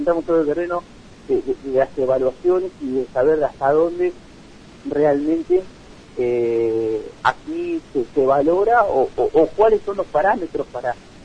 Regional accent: Argentina; eso también me parece que refleja lo que somos los argentinos

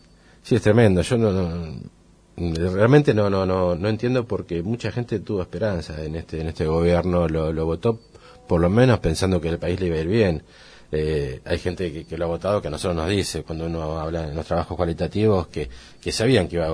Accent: Buenos Aires, Argentina; Vos como bonaerense debés hoy 38.400 pesos. Cada bonaerense debemos eso.

